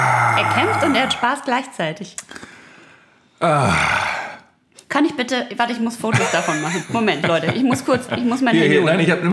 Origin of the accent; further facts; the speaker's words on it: North Rhine-Westphalia, Germany; ich komme ja quasi direkt von der Grenze von Ruhrpott zu Münsterland.